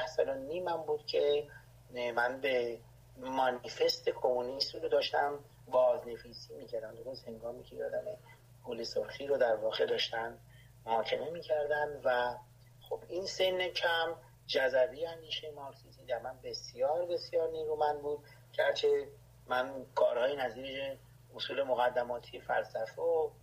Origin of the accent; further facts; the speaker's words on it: Tehran, Tehran Province, Iran; اگر بخوام به میلادی بگم 9 سپتامبر 1960. من متولد تهران هستم، بزرگ شده منطقه مختاری شاپور، به اصطلاح بچه شاپور هستم